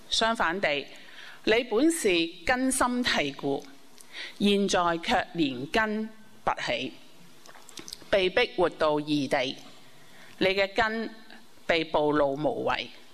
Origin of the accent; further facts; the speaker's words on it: Hong Kong; now in United Kingdom; 咁又好似呢我哋香港人咁即係初嚟到英国咁未必呢人人都可以搵返好似以前我哋喺香港咁高薪嘅工作